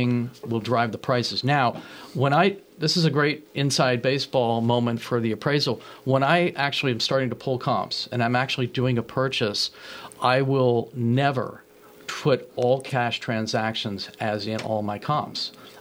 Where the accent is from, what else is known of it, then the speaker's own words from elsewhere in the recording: California, United States; I grew up in Marin. I have no problem going to Sausalito or Bolinas